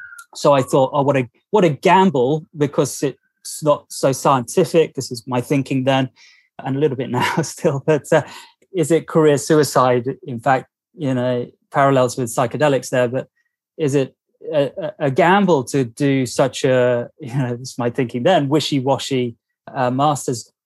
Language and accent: English; Bournemouth, South West England, United Kingdom; And I ended up doing a degree in psychology in my hometown and Bournemouth on the south coast of the UK.